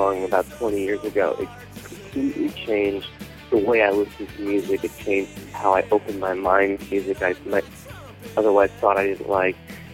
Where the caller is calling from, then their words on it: Toledo, Ohio, United States; By the way, I'm from Toledo, Ohio.